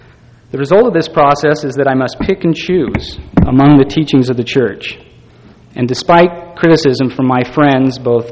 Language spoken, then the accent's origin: English; Bellevue, Washington, United States; now in Hong Kong; I still remember vividly as a child of five growing up in Bellevue, Washington.